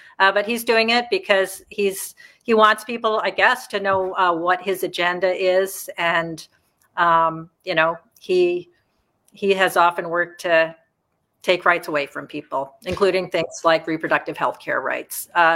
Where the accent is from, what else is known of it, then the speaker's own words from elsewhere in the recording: Chippewa Falls, Wisconsin, United States; So I grew up in Chippewa Falls, the western part of the state. I was part of a family with four kids.